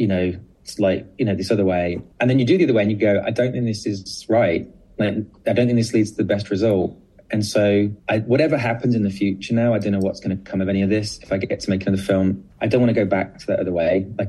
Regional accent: United Kingdom; I'm very British about it

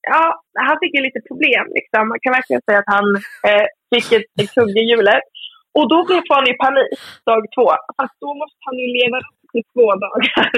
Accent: Söderhamn, Gävleborg County, Sweden; När vi firade midsommar i min hemstad, Söderhamn.

